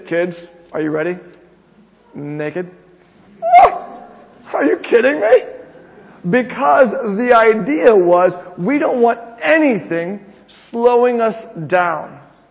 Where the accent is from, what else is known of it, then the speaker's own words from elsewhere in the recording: United States; being an American, I actually coached proper football